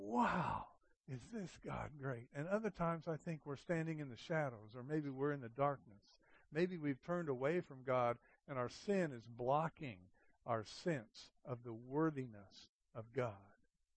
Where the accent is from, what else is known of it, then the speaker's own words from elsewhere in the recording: New Mexico, United States; And I'm from New Mexico, and we see the rain clouds come, and we wait and we wait and we wait